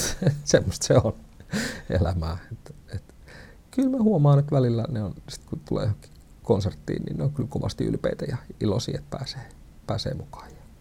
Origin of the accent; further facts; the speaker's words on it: Satakunta, Finland; Mun puolisoni Katja on kotoisin Raumalta. Ollaan satakuntalaisia.